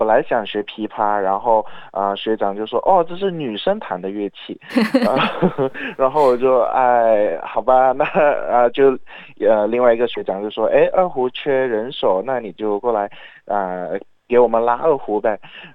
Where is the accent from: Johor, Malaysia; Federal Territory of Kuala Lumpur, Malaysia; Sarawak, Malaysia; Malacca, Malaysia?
Sarawak, Malaysia; Kuching; 我家乡在叫古晋